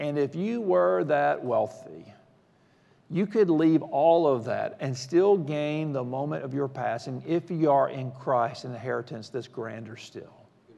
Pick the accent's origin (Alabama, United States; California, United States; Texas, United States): Alabama, United States; Mobile; We moved off to seminary from Mobile, where we're from, to Louisville, Kentucky, where we were going to seminary.